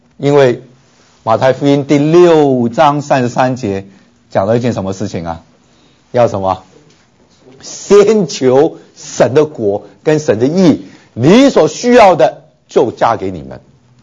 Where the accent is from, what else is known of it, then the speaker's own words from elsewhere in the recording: China; 所以其实我们中国人早就有这种国度的观念